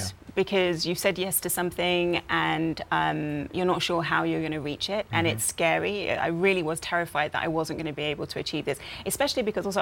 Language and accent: English; United Kingdom; You know, I didn't grow up in Liberty City in Miami. I'm British.